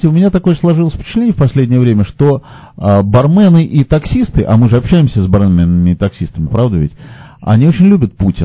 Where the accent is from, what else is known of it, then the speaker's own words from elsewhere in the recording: Russia; moved away; слышу мой акцент, говорит таксист. Я говорю, я из России там приехал, хотя не важно, что 24 года.